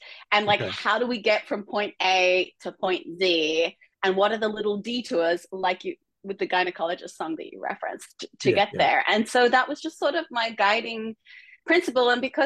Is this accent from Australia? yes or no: yes; Australia; Yeah, I mean, I'm Australian, in case you haven't noticed, and mm-hmm. I was raised in an environment that was confusing for me in many ways